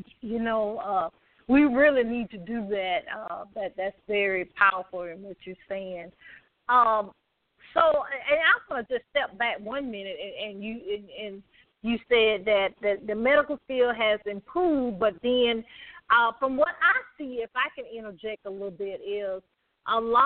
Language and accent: English; Southern United States, United States; I'm from the South, so we used to say this thing, whatever happened, you know, in the house, stayed in the house